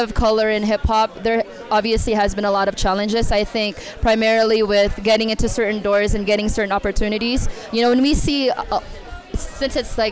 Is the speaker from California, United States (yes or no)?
yes; California, United States; growing up in the Bay Area, you know, we come from a community where you hear so many different languages, whether it's Spanish, Vietnamese, Chinese, Tagalog, it's all around us.